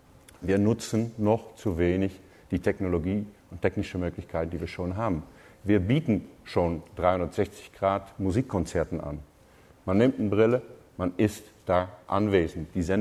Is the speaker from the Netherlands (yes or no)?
yes; Netherlands; German is a second language; Gut, als Holländer werde ich mir erstmal nicht über Fußball